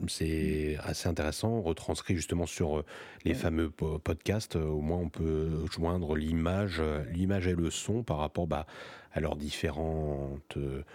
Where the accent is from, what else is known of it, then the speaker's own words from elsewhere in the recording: France; ce qui est peut-être plus difficile par chez nous en France